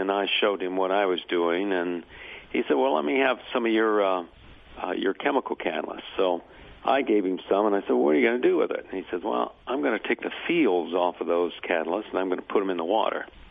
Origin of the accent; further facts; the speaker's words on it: Missouri, United States; You know, I'm originally from Missouri